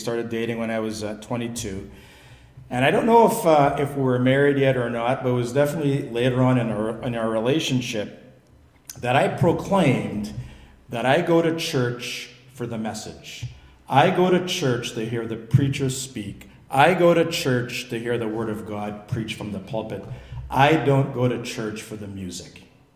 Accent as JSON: {"language": "English", "country": "Belize", "tie": "born or raised there", "said": "grew up in the church, and for as long as I could remember, I've attended church. I grew up in Belize. I was just telling these folks, I grew up in Belize, and my dad was a principal in Belize."}